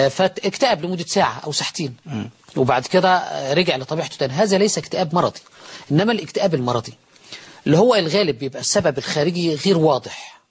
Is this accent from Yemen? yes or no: no; Egypt